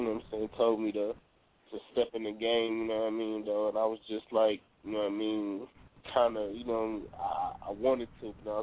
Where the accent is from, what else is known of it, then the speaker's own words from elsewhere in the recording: Dayton, Ohio, United States; even though I'm from Dayton, but I rep the whole OH, because at the end of the day, you know what I'm saying, we all rep one state